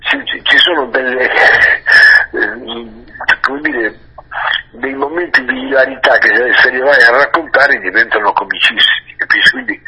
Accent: Apulia, Italy; accent: Apulian dialect; Poi ho cominciato a cantare nel mio dialetto, stiamo parlando degli anni 70, ho cominciato a fare i miei dischi in dialetto, poi ho migliorato il tiro, ho cominciato a cantare un pugliese capibile, diciamo

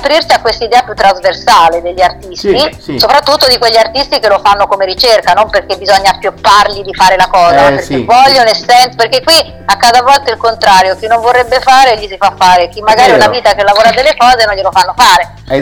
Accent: Marche, Italy; alle Marche, che è la mia terra d'origine

